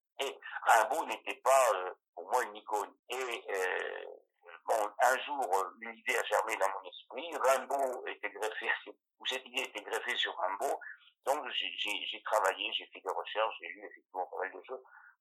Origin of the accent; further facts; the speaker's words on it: Grand Est, France; il y a aussi dans ce polar provençal un lien avec les Ardennes. Il y a souvent un lien, quelquefois ténu, mais un lien avec ma région d'origine.